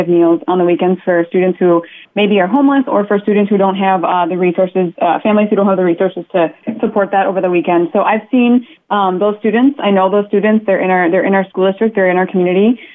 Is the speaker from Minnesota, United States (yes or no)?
yes; White Bear Lake, Minnesota, United States; I grew up in White Bear Lake and White Bear Township, and I went to White Bear Lake area schools.